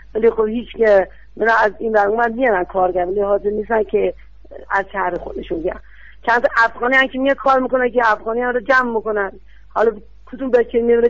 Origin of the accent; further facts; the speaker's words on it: Yazd, Iran; من خودم بچه یزدم بچه، ولی 32 ساله اینجا هم خب